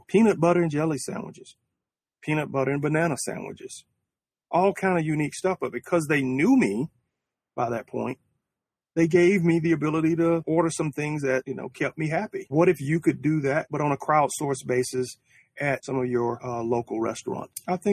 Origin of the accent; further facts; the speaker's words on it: Selma, Alabama, United States; In my hometown of Selma, everybody that comes through makes a stop at Laney's Barbecue.